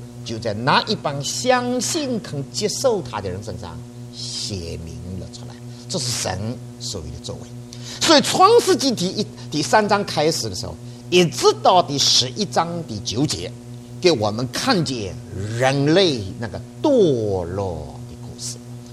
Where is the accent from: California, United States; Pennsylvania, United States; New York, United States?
New York, United States; 我从纽约来